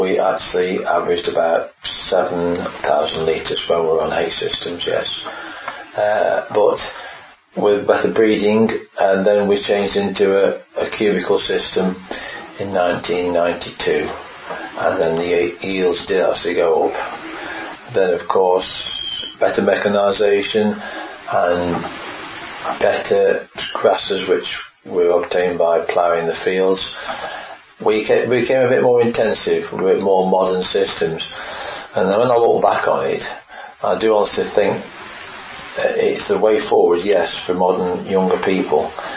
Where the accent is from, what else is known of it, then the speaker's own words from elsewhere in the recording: East Midlands, United Kingdom; I came from the White Peak, which is limestone land, and I just wondered what I'd come